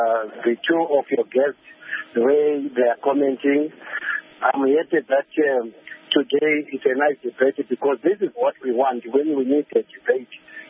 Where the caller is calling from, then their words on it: South Africa; speaking from South Africa.